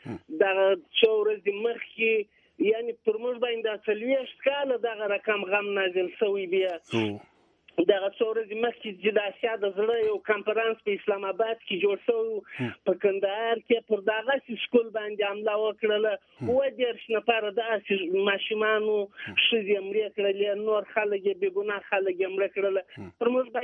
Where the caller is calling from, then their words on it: Kerman Province, Iran; د ایران په کرمان کې یم، په جنوبي شرق کې.